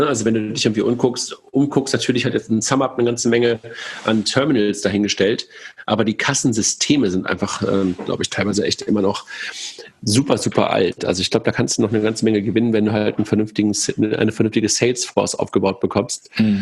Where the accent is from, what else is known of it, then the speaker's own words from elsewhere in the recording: Regensburg, Bavaria, Germany; Ich komme aus Regensburg.